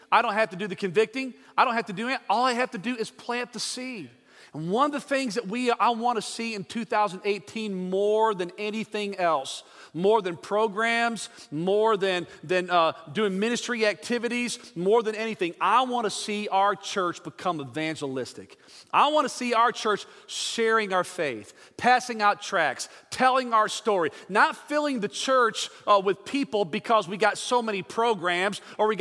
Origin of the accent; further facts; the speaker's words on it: Georgia, United States; And I told her I'm from Georgia, and I was a pastor.